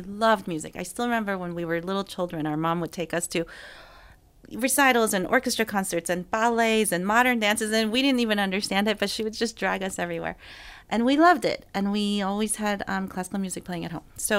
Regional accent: Seoul, South Korea; My sisters and I grew up in Seoul

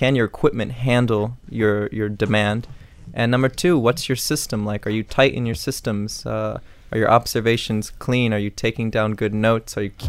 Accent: Miami, Florida, United States; And I'm from Miami, so I've seen things pop up here and there.

